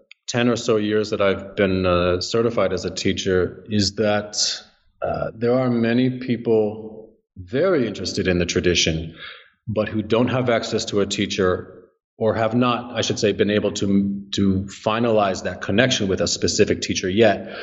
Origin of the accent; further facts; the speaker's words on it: New Jersey, United States; now in Chicago, United States; New Jersey.